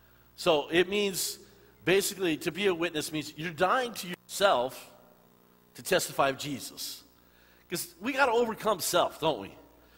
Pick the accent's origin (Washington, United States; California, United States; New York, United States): California, United States; I'm from California, and I pastor an Assembly of God church there